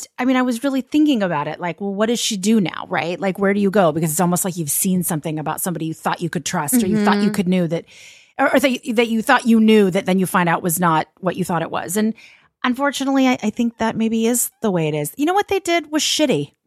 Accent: Los Angeles, California, United States; I've never really experienced like personal anti-Semitism. I'm from Los Angeles.

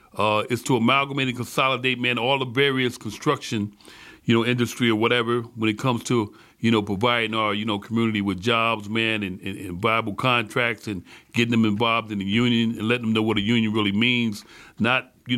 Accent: Albany, New York, United States; Well, my background is Albany, New York, where I grew up at.

